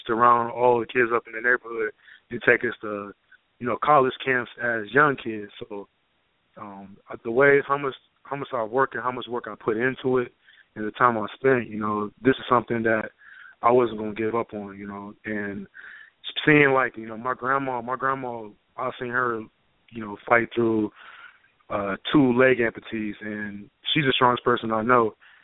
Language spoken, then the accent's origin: English; Warren, Ohio, United States; And, just growing up in Warren, playing football at Harding and watching all the guys come from Warren and go to the NFL